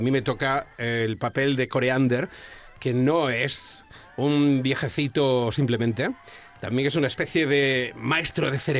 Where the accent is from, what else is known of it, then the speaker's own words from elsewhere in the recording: Montijo, Extremadura, Spain; yo soy de un pueblito de Badajoz que se llama Montijo. ¡Montijo!